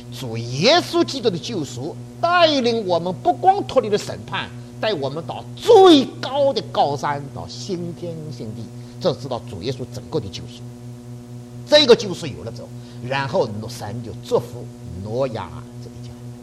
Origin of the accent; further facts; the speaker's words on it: China; 不能够保持着我们中国人从前爸爸威严妈妈神圣